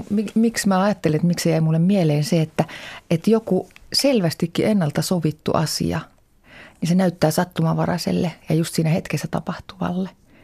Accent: Mikkeli, South Savo, Finland; mä oon Mikkelistä kotoisin.

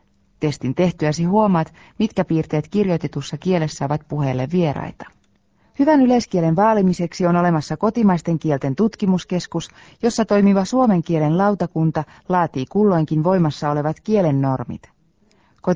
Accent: Turku, Southwest Finland, Finland; Aivan, vaikka mä oonkin Turusta kotosi.

